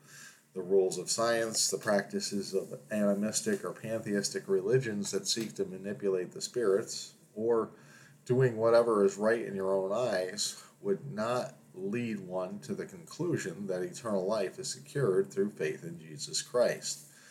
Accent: New York, United States; as this New Yorker was delighted to be experiencing 80 degrees and sunshine

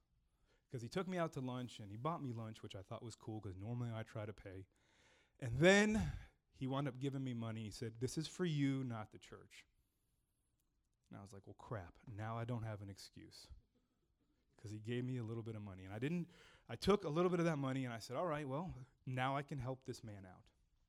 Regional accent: Miami, Florida, United States; like I grew up in Miami, so I'm like, I'm going to put my wallet and hide it in my car.

